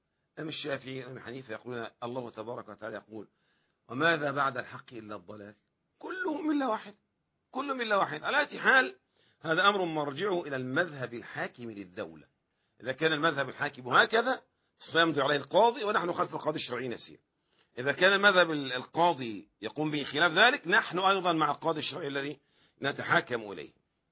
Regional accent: Egypt; في بعض البلاد زي عندنا في مصر يقول مثلا إيه مع سبق الإصرار والترصد

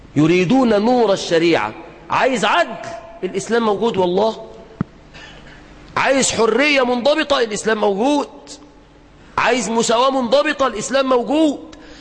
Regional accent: Egypt; اللهم احفظ بلدنا مصر من الفتن ما ظهر منها وما بطن

